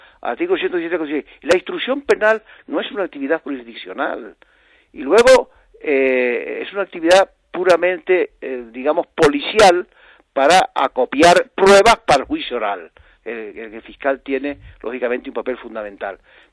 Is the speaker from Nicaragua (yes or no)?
no; El Hierro, Canary Islands, Spain; Antes, hasta en mi pueblo de la Isla del Hierro, en una isla en la que no había ni puerto, ni aeropuerto, ni carreteras, ni luz eléctrica